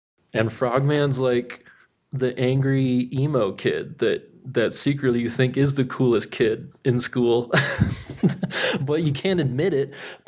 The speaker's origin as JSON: {"language": "English", "town": "Minneapolis", "region": "Minnesota", "country": "United States", "said": "I'm from Minneapolis, and that's where we shot, was in Minnesota."}